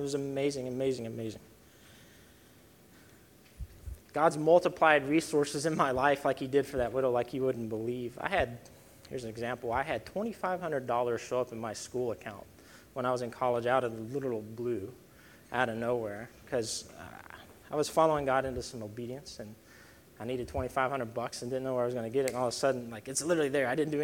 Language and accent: English; Texas, United States; There's a lot of great things about being a Texan